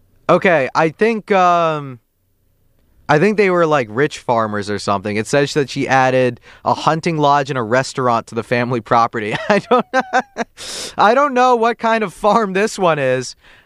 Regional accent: Bismarck, North Dakota, United States; Yeah, I'm from Bismarck.

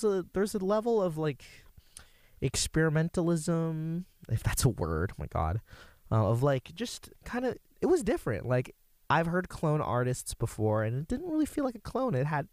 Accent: Virginia, United States; now in Maryland, United States; I'm actually not from Maryland. I'm an out-of-state student. I'm from Northern Virginia, which isn't too far

